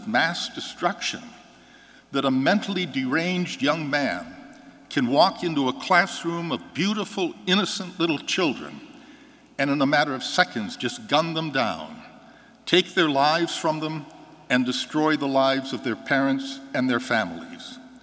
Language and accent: English; Johnsonburg, Pennsylvania, United States; also born or lived in St. Mary's; I was born in St. Mary's. I grew up in Johnsonburg.